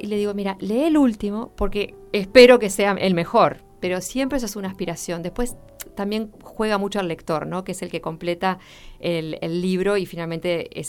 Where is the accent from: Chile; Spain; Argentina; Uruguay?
Uruguay; lo que somos los uruguayos u orientales